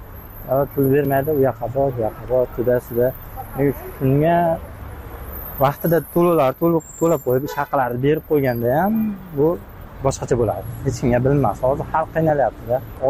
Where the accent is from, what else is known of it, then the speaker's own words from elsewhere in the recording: Kashkadarya Region, Uzbekistan; Biz o'zim Qashqadaryodanman.